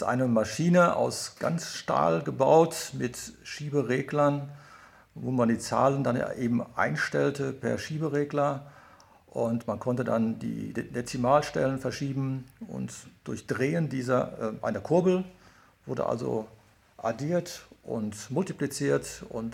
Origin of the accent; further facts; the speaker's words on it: Attendorn, North Rhine-Westphalia, Germany; Ich bin gebürtiger Attendorner, an der Kampfstraße geboren, noch nicht einmal im Krankenhaus.